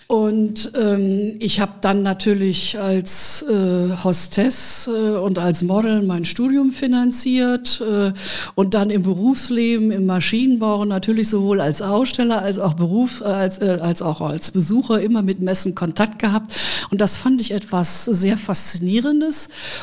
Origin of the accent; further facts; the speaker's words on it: Düsseldorf, North Rhine-Westphalia, Germany; also born or lived in Berlin; Nein, ich bin geboren in Berlin, aber ich bin in Düsseldorf aufgewachsen.